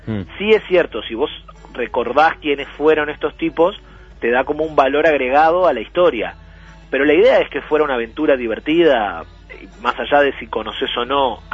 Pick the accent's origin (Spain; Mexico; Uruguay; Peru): Uruguay; Esas cosas que se me permite decir porque soy uruguayo.